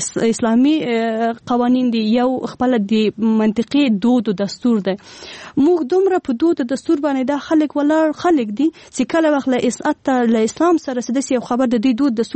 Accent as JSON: {"language": "Pashto", "region": "Paktika", "country": "Afghanistan", "said": "نفرو کې یوازینی کس د پکتیکا و زه وم."}